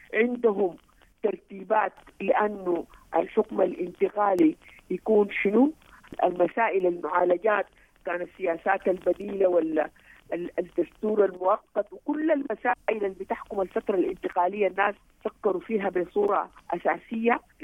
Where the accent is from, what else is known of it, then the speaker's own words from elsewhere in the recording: Sudan; وأنا أفتخر تماماً بأنه أنا سودانية.